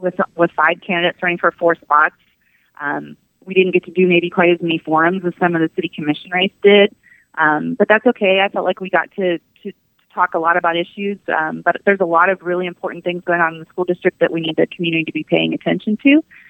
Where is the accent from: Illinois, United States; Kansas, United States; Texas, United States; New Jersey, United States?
Kansas, United States; Manhattan; up and graduated from Manhattan High School. So I'm really excited to get to come back and serve my hometown.